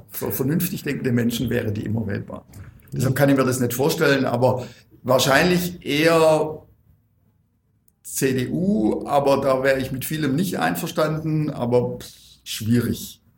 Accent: Weil der Stadt, Baden-Württemberg, Germany; ich komme ja aus Weilerstadt

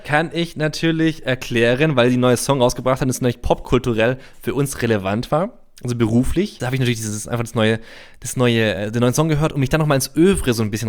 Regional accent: Reutlingen, Baden-Württemberg, Germany; Ich komme aus Reutlingen, das ist so eine Stunde entfernt.

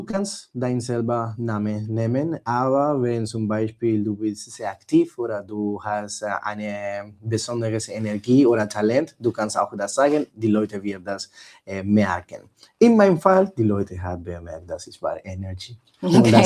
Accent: Bogota, Bogotá, Colombia; German is a second language; Ich komme aus Bogota, ich komme aus Kolumbien.

